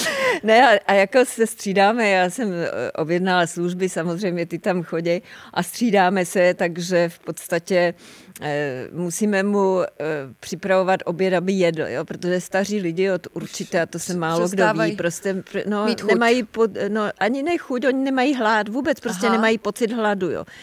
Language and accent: Czech; Holešov, Zlín Region, Czechia; já jsem se vlastně narodila na Moravě, v Holešově, jo, ve Zlíně.